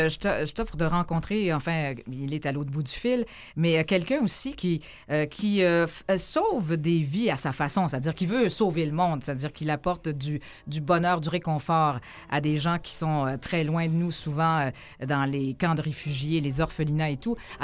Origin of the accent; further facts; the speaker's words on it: Trois-Rivières, Quebec, Canada; Ah, d'accord, dans mon patelin.